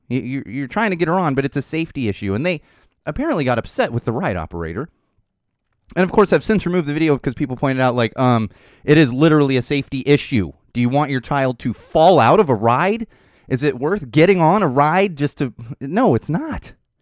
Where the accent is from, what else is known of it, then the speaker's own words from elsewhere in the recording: Miami, Florida, United States; born there; I was born in Miami, and I was a very young kid, but I do remember a couple of the big hurricanes that rolled through there.